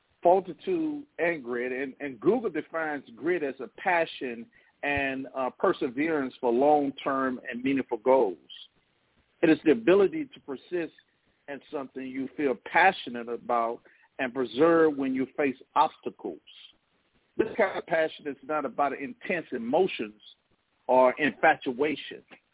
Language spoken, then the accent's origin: English; Louisiana, United States; I'm from Louisiana. I have no idea what that's about.